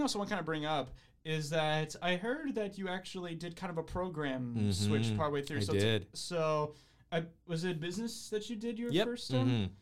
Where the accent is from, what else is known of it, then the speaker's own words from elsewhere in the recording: Burlington, Ontario, Canada; because I come from Burlington, Ontario, Canada.